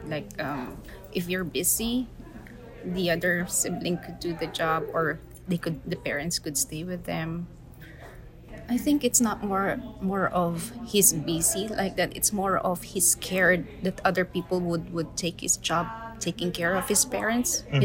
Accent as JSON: {"language": "English", "country": "Philippines", "said": "And to be proud as a Filipino, having this kind of movie being shown in Canada and all over the world, like we're representing Filipinos."}